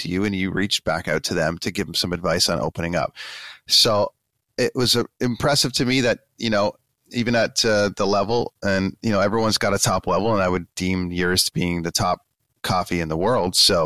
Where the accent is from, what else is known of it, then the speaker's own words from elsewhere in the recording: Canada; I'm from Canada and I'm in Vancouver.